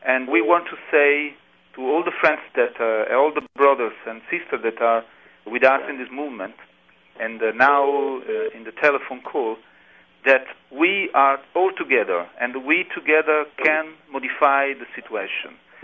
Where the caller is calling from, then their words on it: Rome, Lazio, Italy; English is a second language; I'm calling from Italy, from Rome.